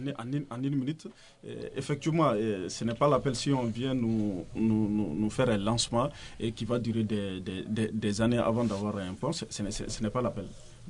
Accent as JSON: {"language": "French", "region": "Kayes", "country": "Mali", "said": "Donc c'est dire que partir, en fait, chez nous, à Kaï, c'est pas un gros problème."}